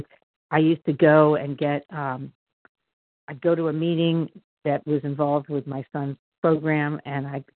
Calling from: Pennsylvania, United States; a recovered compulsive overeater from outside of Philadelphia, Pennsylvania.

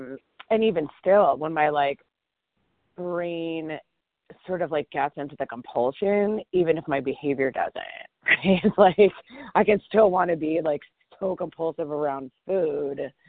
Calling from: Boulder, Colorado, United States; I'm calling from Boulder, Colorado.

